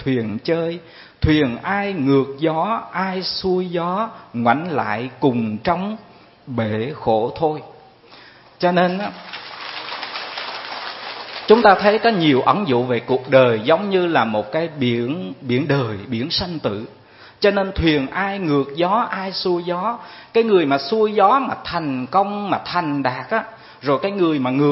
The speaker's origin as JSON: {"language": "Vietnamese", "region": "Bình Định", "country": "Vietnam", "said": "Chúng tôi người Bình Định xứ nẩu khô lắm, xứ nẩu chỉ có củ mì với khoai lang, không có gì hết."}